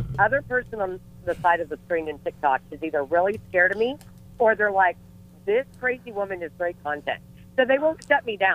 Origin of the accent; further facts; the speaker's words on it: the South, United States; I'm from the South, and rather than saying F you, sometimes we just say bless your heart